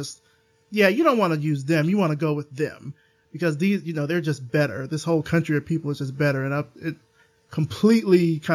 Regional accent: Alabama, United States; I'm from Alabama, but, you know.

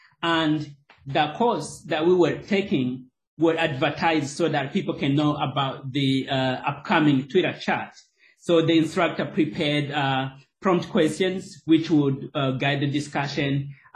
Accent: Rwanda; I am from Rwanda, East Africa, which is where I did my undergraduate nursing training and my master's in global health delivery.

